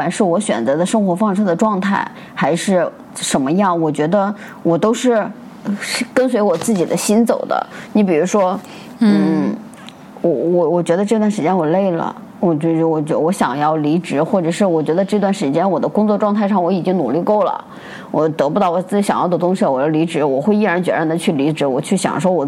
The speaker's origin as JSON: {"language": "Chinese", "region": "Shanxi", "country": "China", "said": "因为我是山西人嘛"}